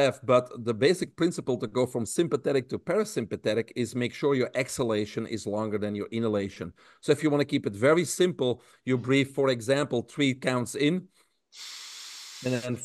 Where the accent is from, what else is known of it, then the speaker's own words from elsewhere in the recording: Belgium; I grew up in Belgium.